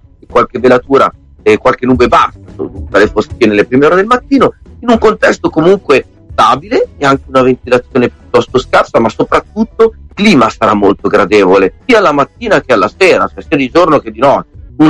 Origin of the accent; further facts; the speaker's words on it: Emilia-Romagna, Italy; Da romagnolo ho visitato almeno.